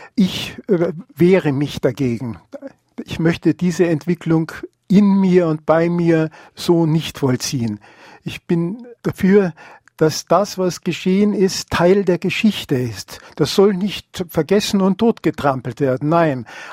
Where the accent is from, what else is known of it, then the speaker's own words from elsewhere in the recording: Bavaria, Germany; Ja, also wenn es darum geht, dass Bayern und Preußen gegeneinander stehen, dann bin ich ein Bayer, ganz klar.